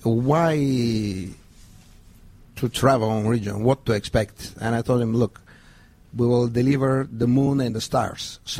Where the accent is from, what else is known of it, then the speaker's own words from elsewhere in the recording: Bulgaria; I'm coming from Bulgaria, and I live on a beautiful Black Sea coast.